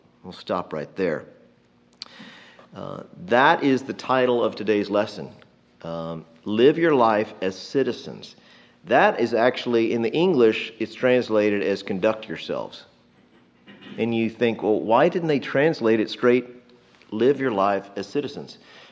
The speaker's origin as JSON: {"language": "English", "region": "Texas", "country": "United States", "said": "And in me being a Texan, I can say, hey, I think it was a good kind of pride."}